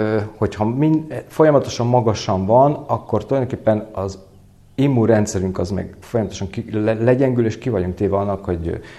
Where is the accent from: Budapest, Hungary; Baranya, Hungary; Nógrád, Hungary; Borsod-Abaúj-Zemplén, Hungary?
Budapest, Hungary; én budapesti embernek mondom magam, vagy vallom, hát én törzsgyökeres budapesti vagyok, ha így mondhatjuk. Tehát teljesen a belvárosba nőttem fel.